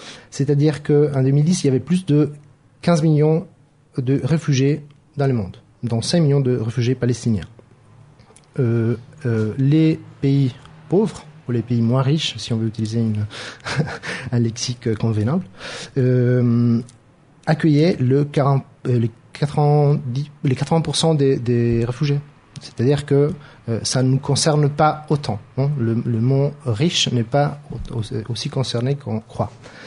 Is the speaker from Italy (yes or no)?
yes; Italy; même si je suis italien, peut-être on pourrait parler d'Italie aussi